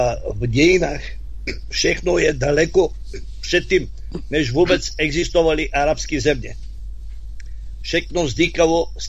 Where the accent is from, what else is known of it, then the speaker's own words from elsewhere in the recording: Bulgaria; Czech is a second language; přestože jsem byl Bulhar, vždycky mě fandil